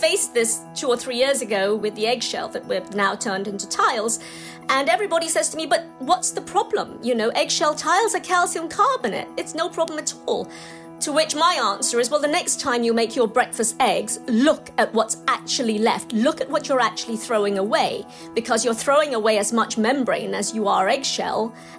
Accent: Malaysia; growing up in Malaysia and going back, we used to see these hazes as virgin rainforest was being cleared for oil palm plantations.

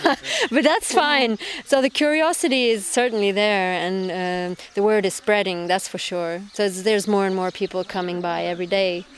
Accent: Iceland; now in Berlin, Germany; I come from Iceland, and I live in Berlin, but I'm residing now at the Dar al-Mamoun Artist Residency.

